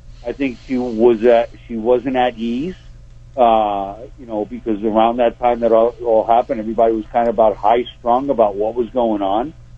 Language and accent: English; New York, United States; now in Las Vegas, United States; Christmas hasn't been the same for me ever since I moved out here from New York, and that's going on like 28 years.